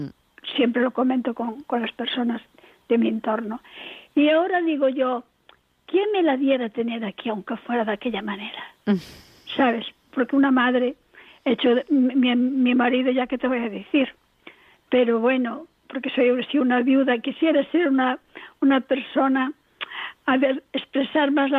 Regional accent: Ourense, Galicia, Spain; moved away; yo soy de Orense. Y vine para aquí cuando falleció mi marido y mi mamá

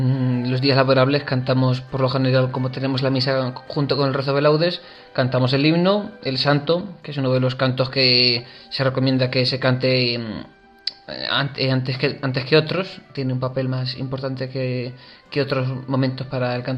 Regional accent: San Clemente, Castilla-La Mancha, Spain; cuando antes de venir al seminario, en mi pueblo, en San Clemente, ya iba a clases de piano.

